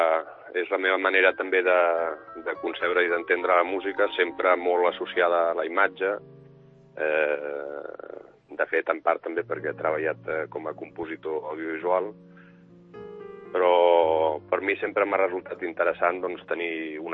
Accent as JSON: {"language": "Catalan", "town": "Barcelona", "region": "Catalonia", "country": "Spain", "tie": "born there", "said": "Jo sóc nascut aquí a Barcelona, però de pares estrangers"}